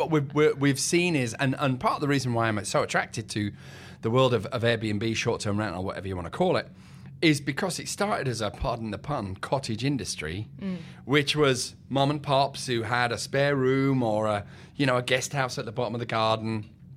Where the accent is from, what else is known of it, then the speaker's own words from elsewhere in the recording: Leeds, Yorkshire and the Humber, United Kingdom; I had the chance to go back to my hometown, which is, for all you guys who may be listening in Old Blighty, it's Leeds, which is in Yorkshire, near Manchester. I haven't lived there in a long, long time